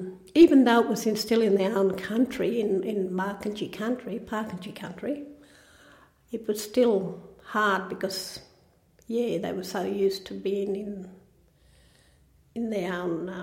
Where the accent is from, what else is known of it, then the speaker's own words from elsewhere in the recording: Murrin Bridge, New South Wales, Australia; born there; the reason why I was born in Murrin Bridge, Lake Jellicoe